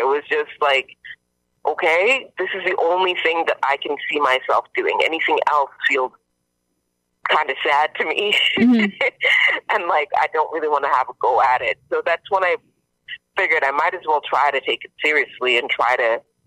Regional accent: Guelph, Ontario, Canada; now in Hamilton, Canada; Well, I grew up in Guelph. The music scene in Guelph is now growing

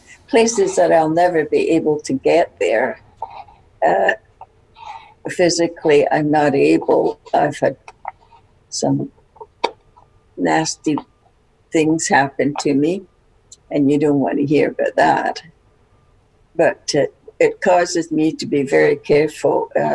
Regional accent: Glasgow, Scotland, United Kingdom; I was born in Scotland in a place called Toll Cross. It's on the edge of Glasgow.

